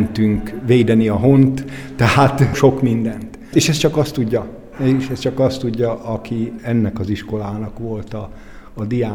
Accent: Borsod-Abaúj-Zemplén, Hungary; én Abaújból jöttem

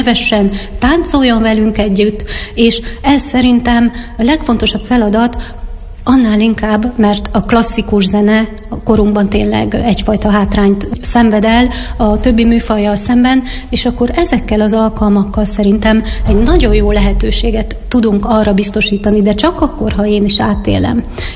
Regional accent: Nyíregyháza, Szabolcs-Szatmár-Bereg, Hungary; now in Miskolc, Hungary

